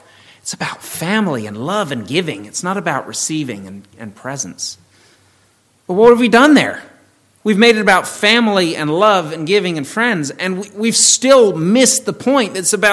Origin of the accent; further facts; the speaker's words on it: England, United Kingdom; I'm English, I call it Boxing Day.